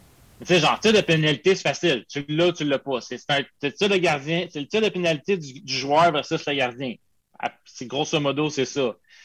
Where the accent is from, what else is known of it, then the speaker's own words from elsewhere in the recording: Quebec, Canada; Moi, je suis un Québécois comme vous